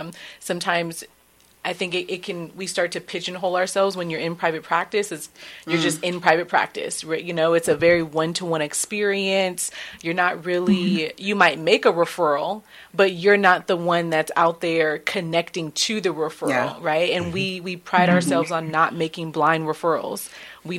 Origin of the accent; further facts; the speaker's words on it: California, United States; I grew up in the Bay Area, Central. My family's in Stockton currently.